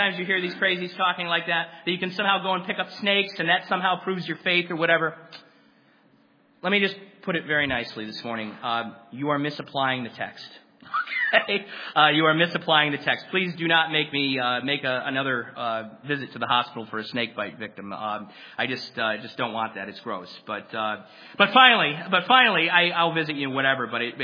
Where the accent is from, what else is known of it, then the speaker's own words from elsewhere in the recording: Glastonbury, Connecticut, United States; My hometown of Glastonbury is home to what is called Rattlesnake Mountain, which is actually right around the corner from my parents' house, the house that I grew up in.